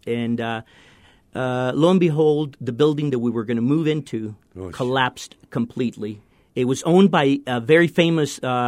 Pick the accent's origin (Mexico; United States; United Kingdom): Mexico; So I grew up in Mexico City in Guadalajara. I was born in Mexico City. Actually, I was born 6 days before a major earthquake that rocked Mexico City in 1957.